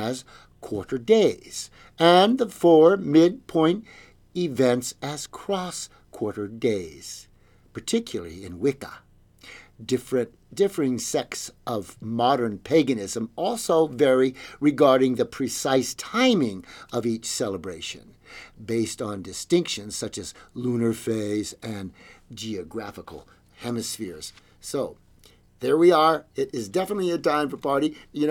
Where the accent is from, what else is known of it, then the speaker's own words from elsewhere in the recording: California, United States; But I'm from California, I say summer.